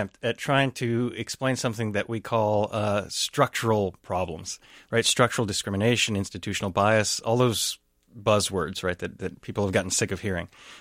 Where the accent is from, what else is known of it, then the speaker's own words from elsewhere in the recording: Texas, United States; now in St. Paul, United States; With the guns issue, I grew up in Texas. But I've lived in some pretty liberal places, right? So like I went to a really liberal university. I live here in St. Paul now.